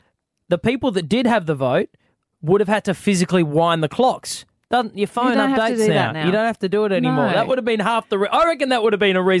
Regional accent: Adelaide, South Australia, Australia; South Australia, my hometown, Adelaide

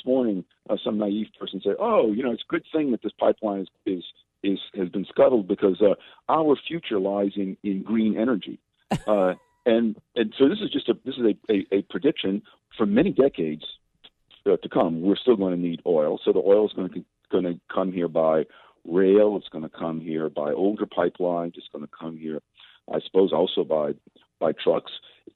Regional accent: New Orleans, Louisiana, United States; You know, New Orleans is my hometown.

